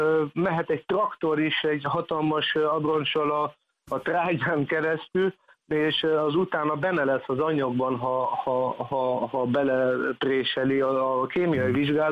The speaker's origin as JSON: {"language": "Hungarian", "country": "Germany", "tie": "born or raised there", "said": "segít az is, hogy Németországban nőttem fel"}